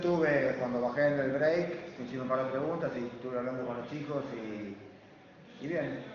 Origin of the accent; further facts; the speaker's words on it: Buenos Aires, Argentina; Soy de Buenos Aires.